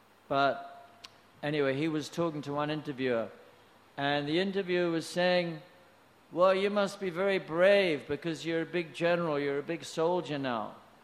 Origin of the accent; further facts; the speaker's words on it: United States; born there; I was born in America.